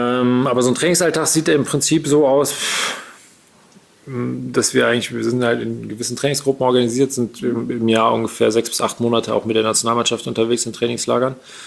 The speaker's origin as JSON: {"language": "German", "town": "Siegburg", "region": "North Rhine-Westphalia", "country": "Germany", "tie": "born or raised there", "said": "bei uns in Siegburg, wo ich damals groß geworden bin, in der Nähe von Bonn."}